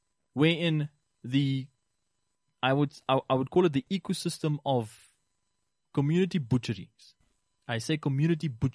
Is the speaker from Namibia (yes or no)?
yes; Rehoboth, Hardap, Namibia; when I grew up in Rehoboth specifically